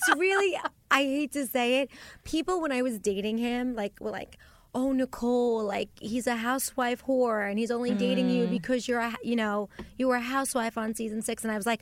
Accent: New York, United States; Especially, are you kidding me? The ones we know growing up in New York

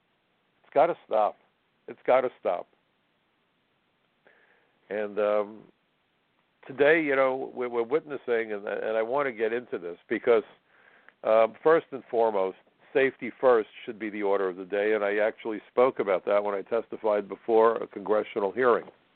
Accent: Brooklyn, New York, United States; You know, when I was a kid growing up in Brooklyn, if you really had a disagreement with somebody, sometimes words weren't the solution.

